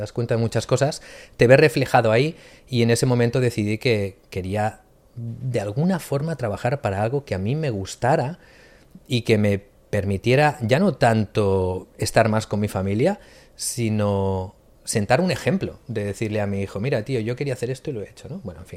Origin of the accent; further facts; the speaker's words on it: Barcelona, Catalonia, Spain; born there; yo vengo de una familia humilde. Yo nací aquí en Barcelona, en el barrio del Buen Pastor, bueno, a caballo entre Buen Pastor y San Andreu.